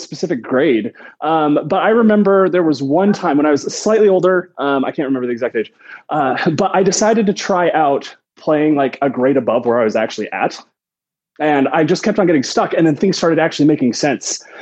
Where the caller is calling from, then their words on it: Fort Worth, Texas, United States; I am doing great. Yeah, I'm calling from Fort Worth, Texas, by the way.